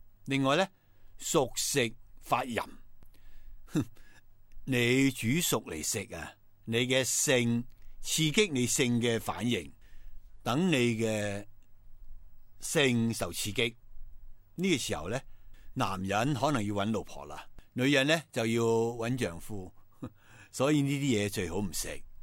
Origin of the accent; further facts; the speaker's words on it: China; 那蚵蚁呢我们中国人好像未见过